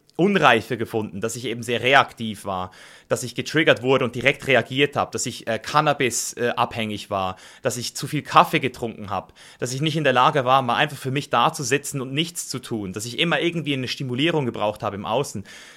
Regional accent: Switzerland; moved away; Ich bin ja aus der Schweiz, wo es noch ein bisschen, ich würde mal sagen, noch ein bisschen entspannter ist.

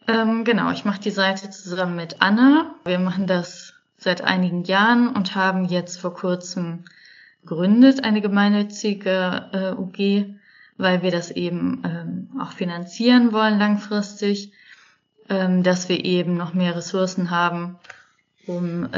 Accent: Wuppertal, North Rhine-Westphalia, Germany; Ich bin aus Wuppertal, das ist eine Stadt im Westen von Deutschland.

